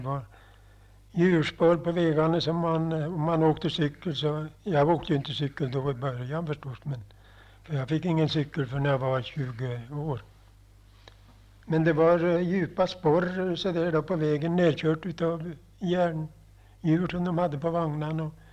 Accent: Norrbo, Uppsala County, Sweden; Jag är född i Norrbo.

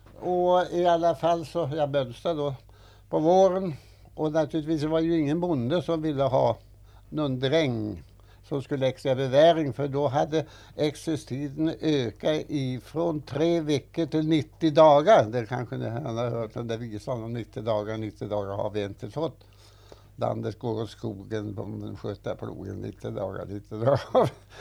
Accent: Grimsta, Uppsala County, Sweden; Jag kom då ifrån min hemsocken Ärentuna. Jag är född i Grimsta i Ärentuna. Min far var lantbrukare, det är en gård som ligger i åkanten där som är 63 tunnland.

